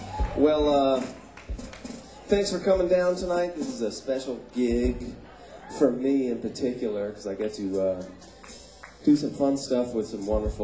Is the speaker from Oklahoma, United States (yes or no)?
no; Vermont, United States; we tried to be pretty tough about it because we're from Vermont